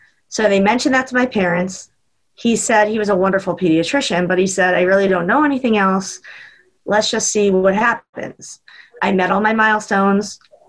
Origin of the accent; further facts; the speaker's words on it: Maryland, United States; So I grew up in Maryland, actually.